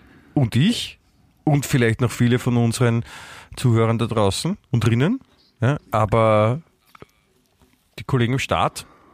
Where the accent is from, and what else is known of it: Austria